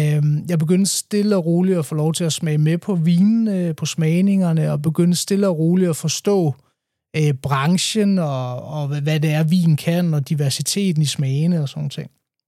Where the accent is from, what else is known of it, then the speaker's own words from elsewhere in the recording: Slagelse, Zealand, Denmark; now in Fredensborg, Denmark; Men jeg bor i Fredensborg, har en datter, som jeg har været nu. Kommer fra Slagelse, så tilflytter til Nordsjælland.